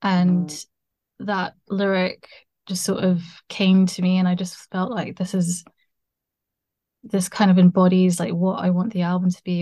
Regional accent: United Kingdom; navigate between being British but also being raised in a household, a Chinese household.

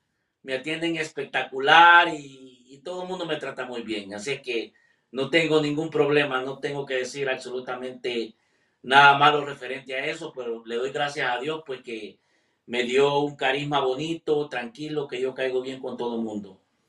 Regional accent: El Salvador; cuando les digo que soy salvadoreño, no, no me creen que soy salvadoreño, les digo, sí, yo soy salvadoreño.

